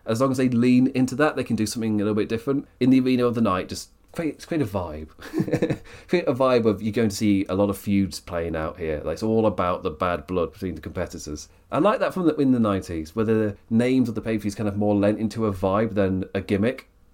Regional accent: England, United Kingdom; I'm saying thank you for the time as an Englishman.

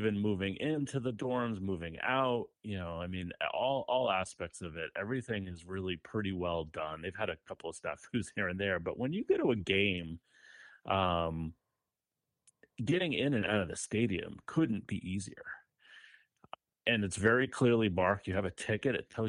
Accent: New York, United States; I had not been in that stadium, you know, growing up on Long Island.

